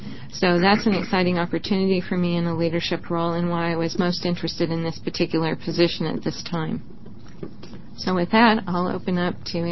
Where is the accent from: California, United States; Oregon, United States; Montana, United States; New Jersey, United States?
Oregon, United States; Bend; I'm a native Oregonian. I don't often say that, but I'm. I'm from Bend, which is a town that resembles nothing of what it looked like when I left.